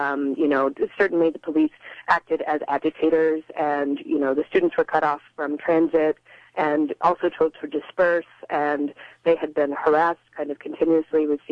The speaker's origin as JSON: {"language": "English", "town": "Galveston", "region": "Texas", "country": "United States", "said": "I have connections to Houston. I'm from Galveston"}